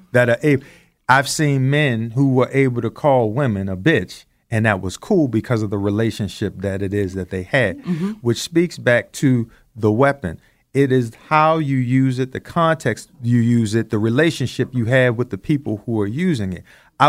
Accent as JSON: {"language": "English", "town": "Randallstown", "region": "Maryland", "country": "United States", "tie": "born or raised there", "said": "We was in the mid-60s. In the early 70s, Randallstown, Deer Park."}